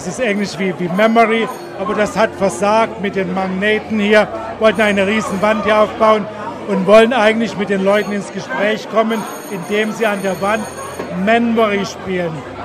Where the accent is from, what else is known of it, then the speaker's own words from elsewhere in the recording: Munich, Bavaria, Germany; Ich bin aus München, arbeite dort bei den Sittensträuchen ehrenamtlich mit, bei der Münchner AIDS-Hilfe.